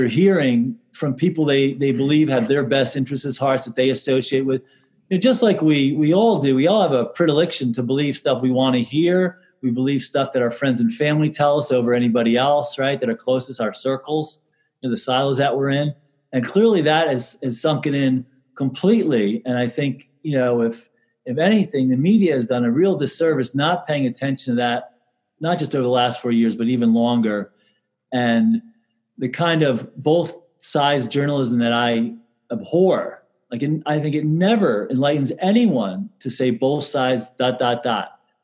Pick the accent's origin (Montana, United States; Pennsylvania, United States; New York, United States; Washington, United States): Pennsylvania, United States; Allentown; And as you guys know, I grew up in Allentown.